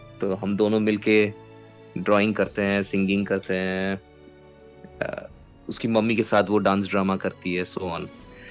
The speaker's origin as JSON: {"language": "Hindi", "region": "West Bengal", "country": "India", "moved": "as an adult", "lives_now": "Australia", "said": "मैं खुद बंगाली हूं एंड मैं वेस्ट बंगाल को बिलोंग करता हूं इंडिया में। एंड मेरी वाइफ जो है वो बिहार की है and she is Hindi speaking. So and घर में तो हिंदी मैक्सिमम होता है हमारा।"}